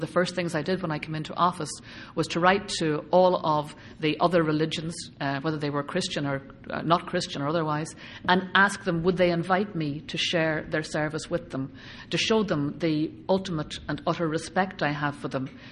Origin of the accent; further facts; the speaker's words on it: Belfast, Northern Ireland, United Kingdom; I certainly didn't think when I lived in Belfast, I grew up in Belfast